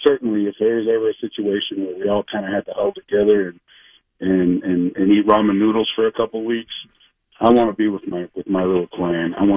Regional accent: El Paso, Texas, United States; but I'm from El Paso, Texas. I know what hot is, and that doesn't scare me.

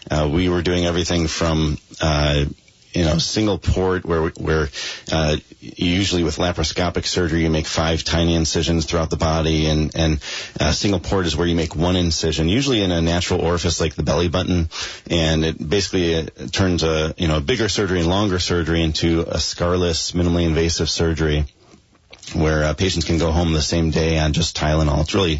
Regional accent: West Bloomfield, Michigan, United States; I grew up in Michigan, southeast Michigan, Detroit suburbs, and a town called West Bloomfield, Michigan, and grew up there with an older brother, older sister, and a lot of my family members still live there.

